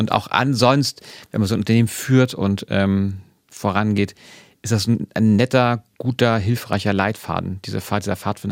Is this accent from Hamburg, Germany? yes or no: yes; Hamburg, Germany; Ich bin aufgewachsen in Wandsbek, eben Wandsbek, dann Niendorf und dann bin ich in meiner Jugend und Studentenzeit quer durch die Stadt gezogen und bin irgendwann im etwas ruhigen, beschaulichen Winterhude gelandet.